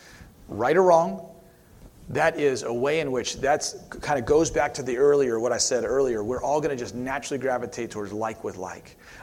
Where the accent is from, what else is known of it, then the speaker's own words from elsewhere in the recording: United States; my Asian friends, if they didn't want to think about my experience as an American in that particular country, they didn't have to.